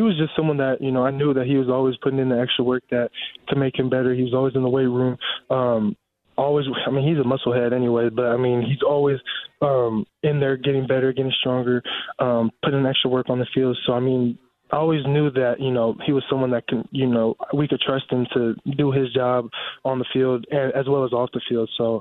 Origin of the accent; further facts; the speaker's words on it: California, United States; I'm from California. We go the speed of the traffic.